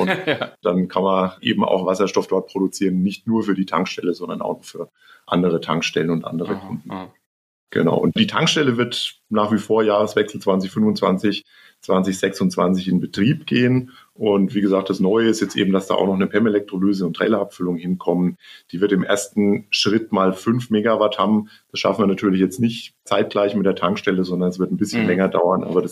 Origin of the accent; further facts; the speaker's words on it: Bavaria, Germany; born there; dass ich gebürtiger Unterfranke bin. Unterfranke.